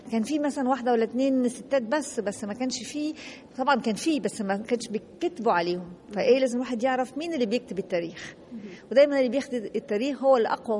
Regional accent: Nice, Provence-Alpes-Côte d'Azur, France; أنا تربيت في فرنسا وكنت في نيس، كنت جاية مع ماما وبابا في سنة 1974 ودخلت كلية الفنون الجميلة فيلا أخسون.

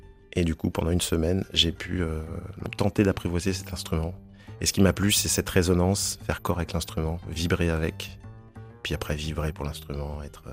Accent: Angers, Pays de la Loire, France; born there; je suis né à Angers, mon papa était de la Martinique et ma mère originaire d'Espagne.

